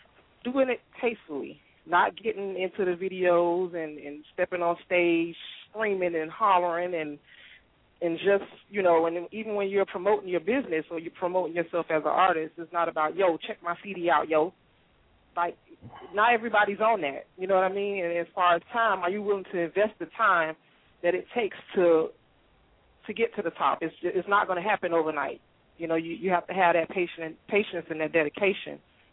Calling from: Miami, Florida, United States; I'm calling from Miami, Florida.

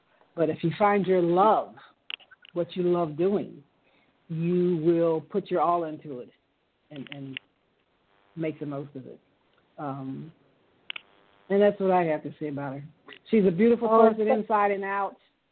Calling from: Atlanta, Georgia, United States; I'm calling from Atlanta.

